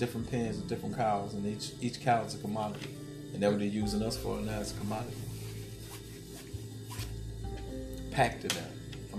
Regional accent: Titusville, Alabama, United States; Titusville, but most of us that live there, we said Titusville

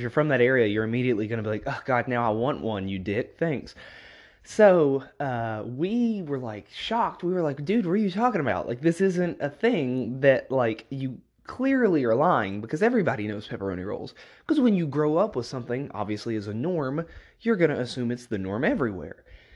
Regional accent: West Virginia, United States; to be from West Virginia. I'm proud to be an Appalachian.

